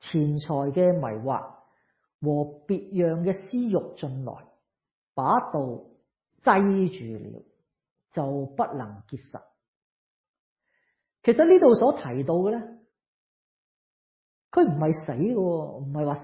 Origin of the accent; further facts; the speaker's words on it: Hong Kong; 宴乐对我哋香港人嚟讲系咁紧要嘅